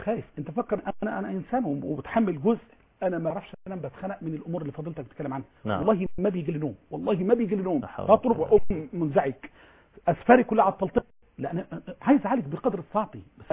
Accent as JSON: {"language": "Arabic", "country": "Egypt"}